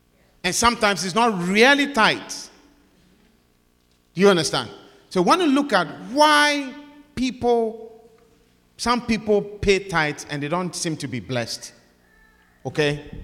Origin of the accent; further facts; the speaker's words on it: Ghana; I'm an African. I come from Ghana.